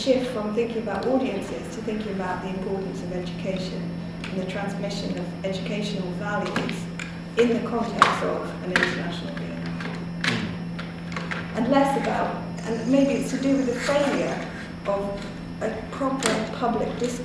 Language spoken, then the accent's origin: English; London, United Kingdom; because I come from London